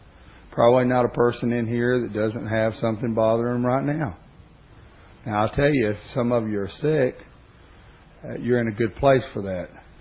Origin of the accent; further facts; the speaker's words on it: Alabama, United States; It's not all Southerners. I'm from Alabama.